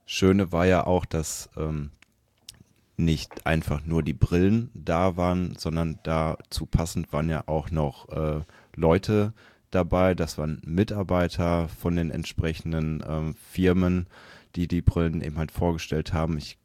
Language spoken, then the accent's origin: German; Dortmund, North Rhine-Westphalia, Germany; weil Dortmund ist meine Heimatstadt, da komme ich her.